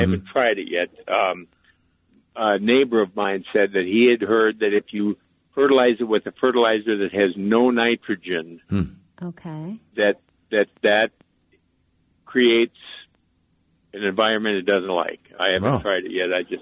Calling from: Williston, North Dakota, United States; I'm calling from Williston, but I actually live in Minnesota.

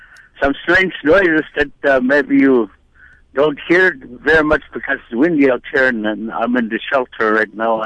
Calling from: Fish Camp, California, United States; I'm calling from Fish Camp.

